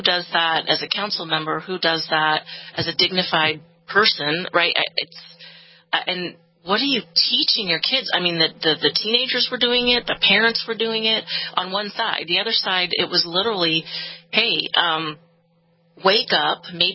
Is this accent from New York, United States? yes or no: no; California, United States; now in Texas, United States; we're in Texas now, born and raised in California, and now happy to be in Texas.